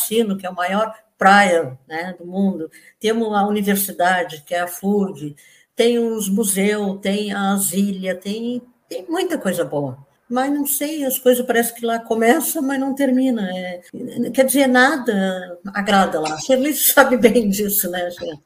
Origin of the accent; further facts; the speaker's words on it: Rio Grande do Sul, Brazil; eu nasci, me criei, agora tô morando lá, novamente, né, porque eu saí um tempo de lá, mas é no Rio Grande do Sul, e é uma cidade boa. Uma cidade grande, uma cidade portuária